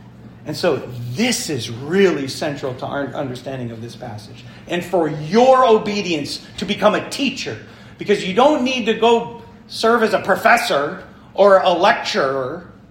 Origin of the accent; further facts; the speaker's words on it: Michigan, United States; So, anyways, no, we're from Upper Michigan.